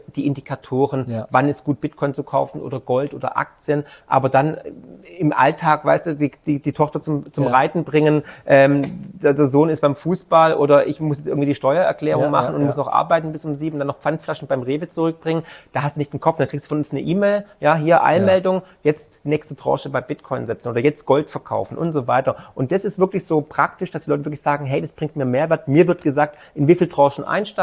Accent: Swabia, Germany; Dann, man hört es, ich bin Schwabe, der Schwabe kann gut mit Geld.

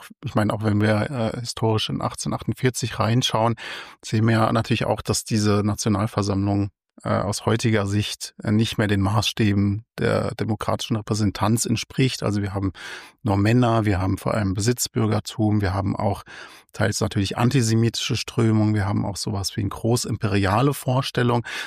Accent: Frankfurt, Hesse, Germany; Für uns als Frankfurter ist es natürlich total naheliegend, die Paulskirche

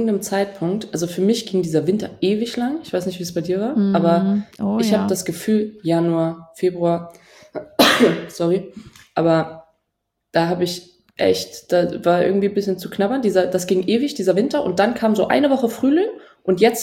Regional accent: Trier, Rhineland-Palatinate, Germany; Ich erinnere mich in Trier, wo ich aufgewachsen bin.

